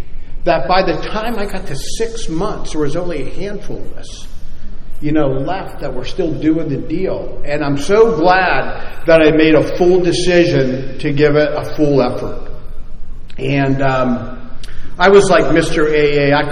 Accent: Ireland; I'm Irish. I come from a long line of drunks.

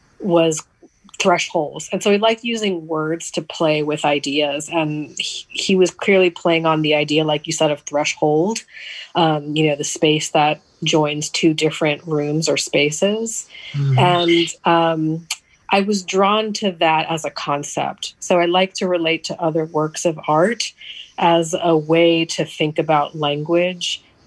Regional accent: Bronx, New York, United States; born there; And so I was born in the Bronx in 1987.

